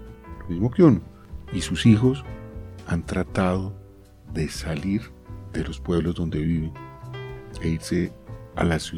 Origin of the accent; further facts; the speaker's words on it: Colombia; somos colombianos que hemos vivido de cerca la problemática rural en el país